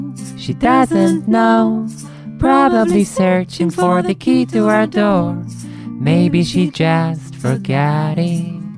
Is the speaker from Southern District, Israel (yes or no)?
yes; Southern District, Israel; נשארתי לגור פה. אני מאוד אוהב את האזור, ואני רץ עם הלהקה, שמפה, אנחנו מצפון הנגב.